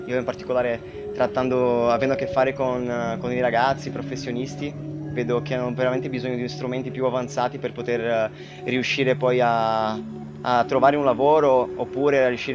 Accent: Brazil; ne ho 26 anni, vengo dal Brasile.

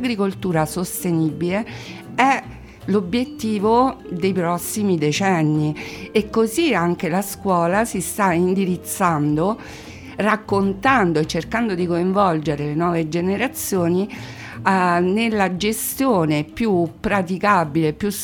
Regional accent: Latina, Lazio, Italy; Sono nata e cresciuta a Latina, Agropontino, zona di bonifica degli anni 30, con nonni veneti dall'altra parte, da parte di madre, bonificatori.

